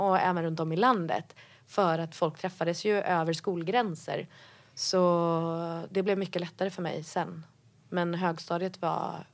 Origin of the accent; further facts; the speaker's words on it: Gothenburg, Västra Götaland County, Sweden; Jag växte upp i Göteborg med min mamma och min storebror.